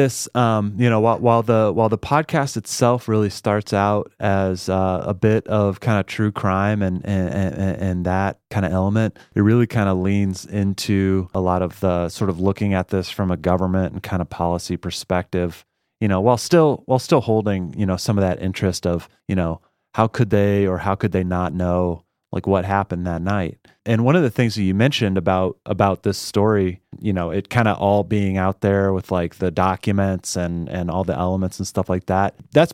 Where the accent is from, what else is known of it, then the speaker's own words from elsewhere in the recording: Illinois, United States; Yeah, no, I'm from Illinois originally, and I fell in love with public radio when I was in undergrad